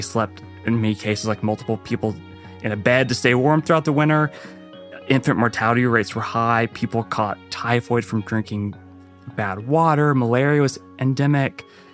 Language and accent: English; Tennessee, United States; I grew up in Tennessee, and everyone's kind of like vaguely familiar with TVA